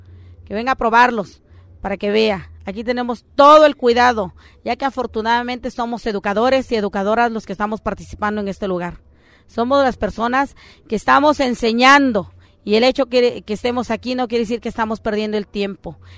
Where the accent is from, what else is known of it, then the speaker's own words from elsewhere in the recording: Veracruz, Mexico; ya que afortunadamente vengo de Veracruz